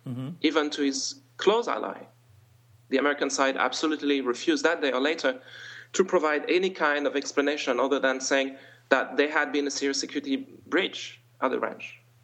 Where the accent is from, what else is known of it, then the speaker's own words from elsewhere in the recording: Paris, Île-de-France, France; also born or lived in Switzerland; Well, I was born in Switzerland. I grew up in Paris. And from my late teens, I started to spend a lot of time in Canada on a family ranch way north in Smithers, British Columbia.